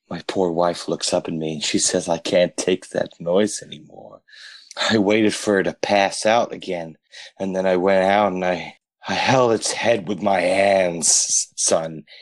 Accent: France; accent: French; I'm from France, but I just never learn. I just always learn English.

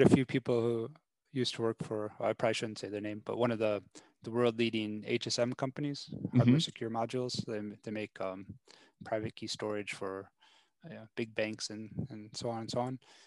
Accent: Wisconsin, United States; moved away as an adult; also born or lived in Atlanta; I guess originally I came from Wisconsin, grew up there, was raised there, went to school in Madison for university. There, and then also moved to Atlanta.

